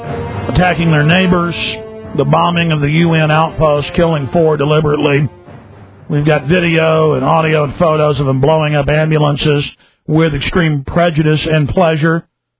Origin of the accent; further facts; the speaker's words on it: Texas, United States; right there by White Rock Lake. I grew up there on San Fernando Way. It was a street I was born on.